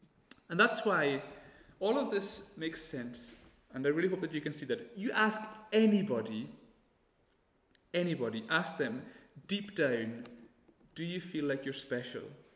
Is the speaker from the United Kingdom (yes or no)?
yes; Lewis, Scotland, United Kingdom; all these things that we've been deprived of growing up in Lewis.